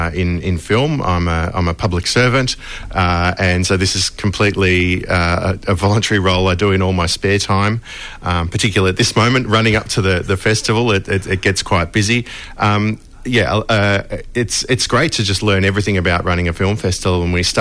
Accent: Melbourne, Victoria, Australia; I grew up in Melbourne.

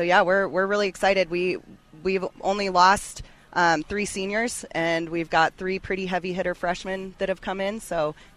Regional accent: Colorado Springs, Colorado, United States; also born or lived in Arizona; So I grew up in Colorado Springs at the training center.

